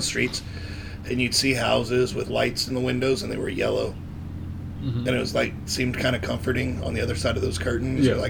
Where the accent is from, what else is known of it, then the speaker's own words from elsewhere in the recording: Texas, United States; It used to be, because I'm from Texas, man.